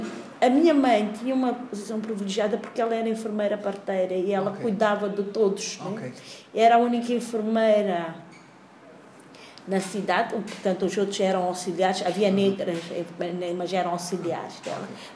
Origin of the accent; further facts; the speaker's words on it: Angoche, Nampula, Mozambique; Eu lembro-me de ter havido um grande incêndio quando eu era pequena em Angoche